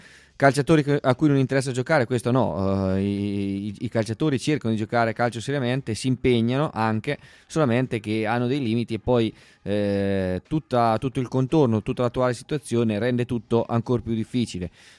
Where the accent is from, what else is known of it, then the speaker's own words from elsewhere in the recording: Bergamo, Lombardy, Italy; io non sono di Ancona, sono un bergamasco